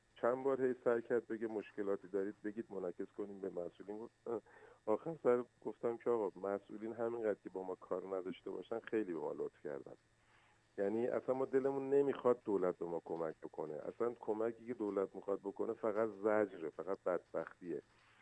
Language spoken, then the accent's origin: Persian; Iran; رمز موفقیت من فقط عرق ملی منه، یعنی به عشق به وطنم، واقعا به ایرانم عشق می‌ورزم.